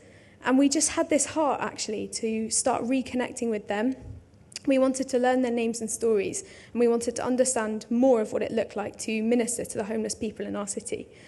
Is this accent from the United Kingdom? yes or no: yes; Bristol, South West England, United Kingdom; Okay, so I grew up in Bristol